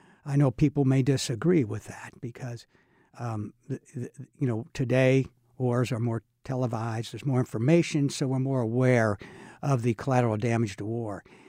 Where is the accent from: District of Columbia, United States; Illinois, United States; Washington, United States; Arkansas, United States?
Illinois, United States; Mount Sterling; also born or lived in Urbana; I grew up in Mount Sterling, but I was born in Urbana.